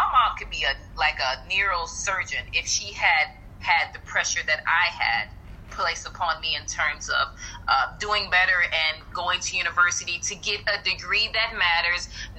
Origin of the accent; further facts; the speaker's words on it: Akron, Ohio, United States; I am originally from Ohio State. I am from Akron City, so shout out to LeBron James.